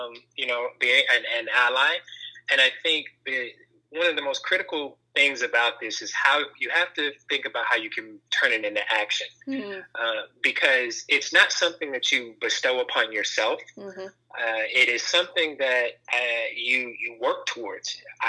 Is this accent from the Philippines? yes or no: no; Charlotte, North Carolina, United States; I was born and raised on the East Coast, Charlotte, North Carolina native.